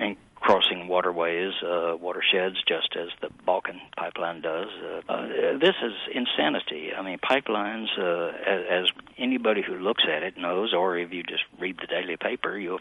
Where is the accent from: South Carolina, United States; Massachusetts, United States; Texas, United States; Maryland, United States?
Texas, United States; Yeah, you got a few there, but, you know, I'm from Texas, so...